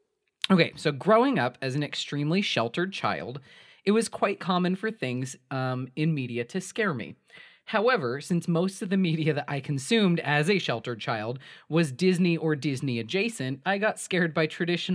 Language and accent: English; Ireland; Got to do my part as an Irishman.